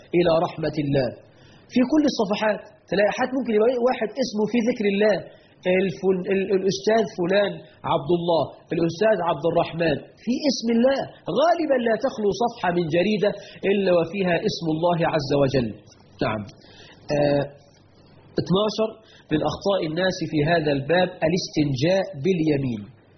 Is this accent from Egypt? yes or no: yes; Egypt